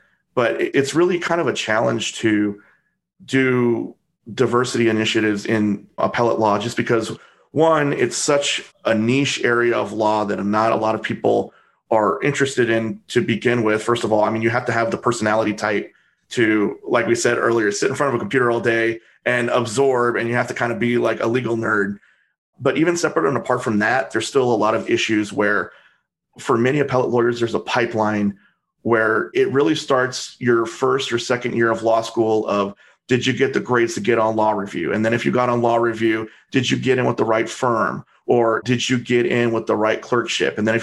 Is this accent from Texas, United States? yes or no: yes; El Paso, Texas, United States; I was able to come back to El Paso, my hometown, and work for the Court of Appeals there